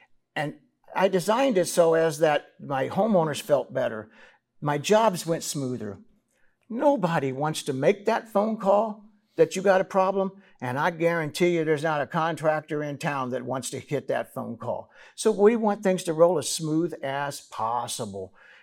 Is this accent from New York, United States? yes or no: no; Illinois, United States; I'm from Illinois. I went to the University of Illinois, so no rocks, good.